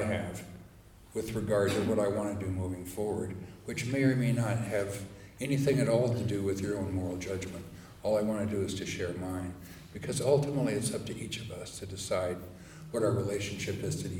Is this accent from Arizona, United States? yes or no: yes; Tucson, Arizona, United States; Tucson was my hometown. It's where I grew up. I grew up in the home my parents built in the mountains west of Tucson, in the upper Sonoran Desert.